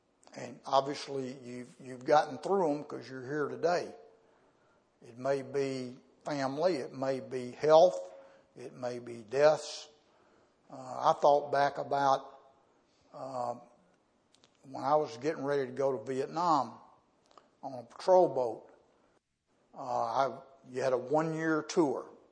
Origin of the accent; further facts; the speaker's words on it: Whitehaven, Tennessee, United States; I grew up in Whitehaven.